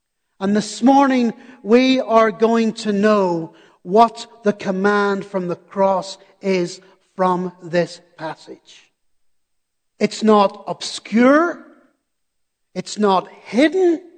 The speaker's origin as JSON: {"language": "English", "region": "Northern Ireland", "country": "United Kingdom", "said": "I come from Northern Ireland. For 30 years, we lived in a war zone with terrorism, etc., etc."}